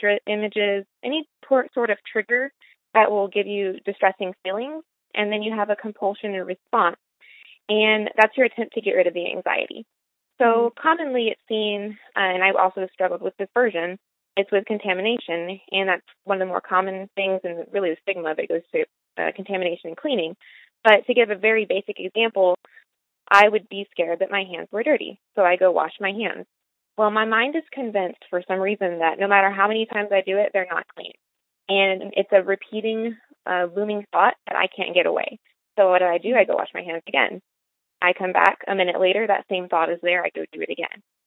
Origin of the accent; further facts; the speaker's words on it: Texas, United States; All right. Well, to start off, I am from Texas. I will be 25 next week, actually. I was raised in a Christian household.